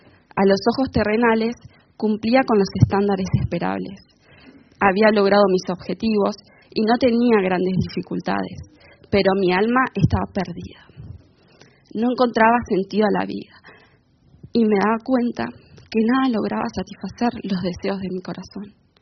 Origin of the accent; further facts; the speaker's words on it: Carmen de Patagones, Buenos Aires Province, Argentina; Nací en Carmen de Patagones y crecí en una familia tradicional con valores evangélicos.